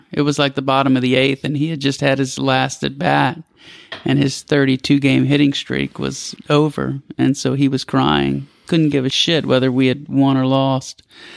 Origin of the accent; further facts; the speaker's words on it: Houston, Texas, United States; I wanted to show that I was from Houston, Texas. That's where I went to high school.